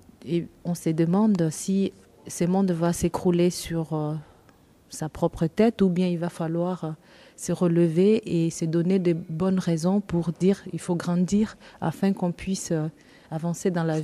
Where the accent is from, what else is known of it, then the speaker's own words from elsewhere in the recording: DR Congo; now in Bordeaux, France; Je viens de la République démocratique du Congo, ex-Zaïre.